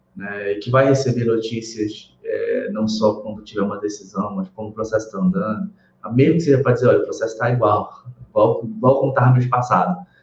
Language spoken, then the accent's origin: Portuguese; Belém, Pará, Brazil; now in Campinas, Brazil; eu saí do norte, né, vim de Belém, e agora estou aqui consolidado em São Paulo, no município de Campinas